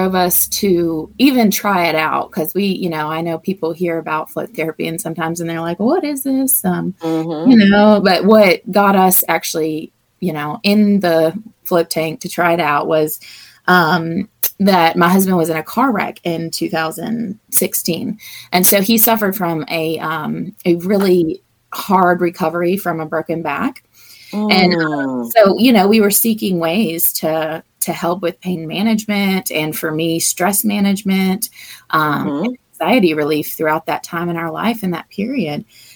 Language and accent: English; Greensboro, North Carolina, United States; So I was born in Greensboro, raised there my whole life, and then came up to Boone in 2006 to go to college at Appalachian State.